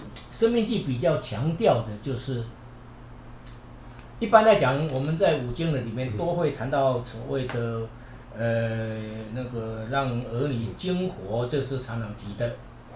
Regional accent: China; 而这个易经影响了我们中国人的非常大的深远的这个影响。

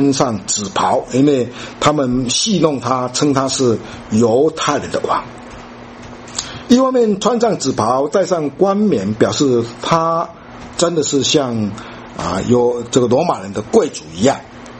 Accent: China; 跟我们中国人不一样啊。中国人皇帝在明朝跟清朝的时候，我们是以金黄色金黄色的衣服当作是这个皇帝的衣服

